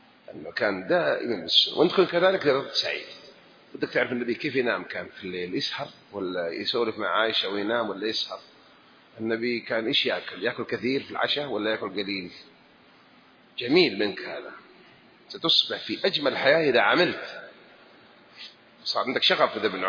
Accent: Saudi Arabia; أنت من مصر، أنت من الشام، أنا من السعودية

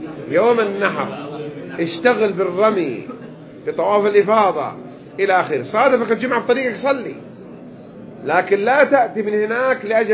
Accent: Jeddah, Makkah Province, Saudi Arabia; اللي نسميها عندنا في جدة في الحجاز حصى النبيلة

